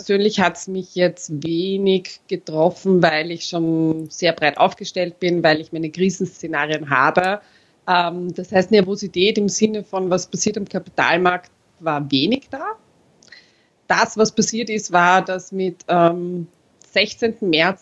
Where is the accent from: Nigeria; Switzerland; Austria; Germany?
Austria; born there; habe als geborener Österreicher den Unterschied zwischen Aktien und Anleihen nicht gekannt